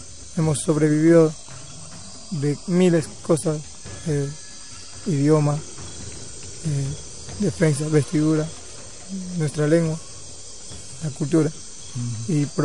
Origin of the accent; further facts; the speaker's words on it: Ecuador; somos originarios de la selva, del monte, que se llama Huaurani, la nacionalidad. Los primeros asentados venimos de la provincia de Pastaza, Napo y Orellana.